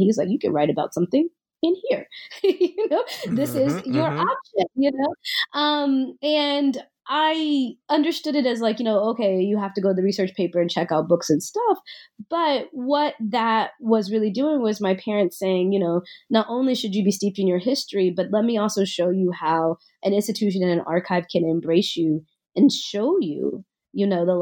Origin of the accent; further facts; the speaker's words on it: Nashville, Tennessee, United States; So I grew up in Nashville, Tennessee.